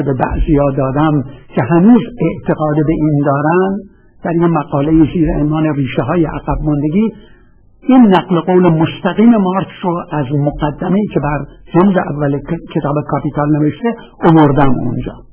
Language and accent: Persian; Iran; من اهل ایران هستم و میخواستم مثال ایران رو براتون بذارم.